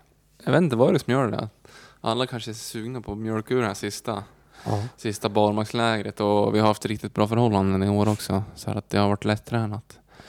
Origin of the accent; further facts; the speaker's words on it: Östersund, Jämtland County, Sweden; så är det inte många som stakar om hemma i Östersund